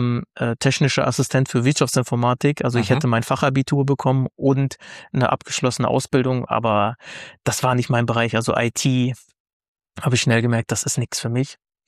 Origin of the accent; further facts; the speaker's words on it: Stadthagen, Lower Saxony, Germany; ich bin 35 Jahre alt. Ich komme ganz genau sogar aus Stadthagen. Das ist in der Nähe von Hannover, also ziemlich zwischen Hannover und Minden.